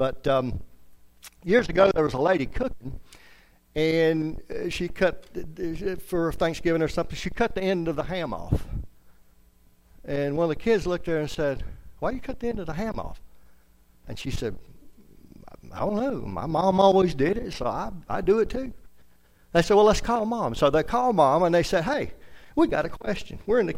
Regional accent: South Carolina, United States; also born or lived in Augusta, Georgia; now in North Carolina, United States; I am from South Carolina originally. I was born in Augusta, Georgia.

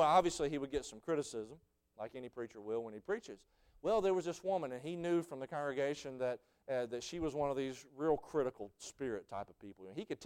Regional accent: the South, United States; This is where you lose everybody, especially I'm a Southerner.

